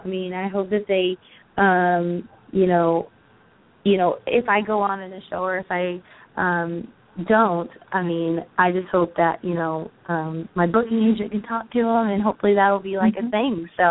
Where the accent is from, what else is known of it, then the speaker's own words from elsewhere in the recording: Texas, United States; I'm from Texas, and they're from Texas.